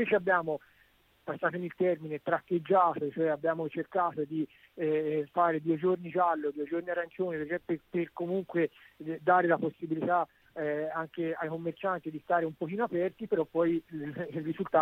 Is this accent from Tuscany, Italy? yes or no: yes; Siena, Tuscany, Italy; io sono di Siena, come in tutta la Toscana abbiamo la zona rossa